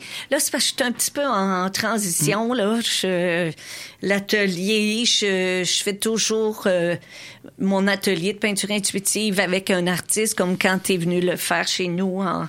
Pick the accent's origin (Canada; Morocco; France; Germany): Canada; Rivière-du-Loup, Quebec; now in Quebec City, Canada; j'ai commencé à donner mes cours ici à Québec. Ben, je viens de Rivière-du-Loup, comme je disais tantôt.